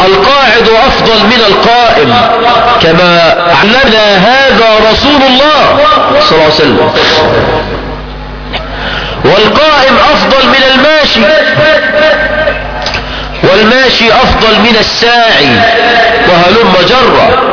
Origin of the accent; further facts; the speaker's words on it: Egypt; مرت بلدنا مصر بثورة